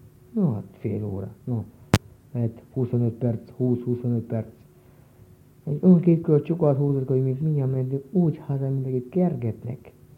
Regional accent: Hungary; én paraszt voltam, parasztnak születtem, és hozzá magyar.

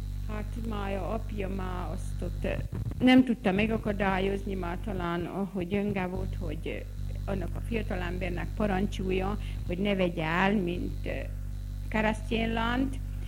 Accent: Padina, Vojvodina, Serbia; Padánba születtem, itt is élek, 1923-ba születtem, november 30-án.

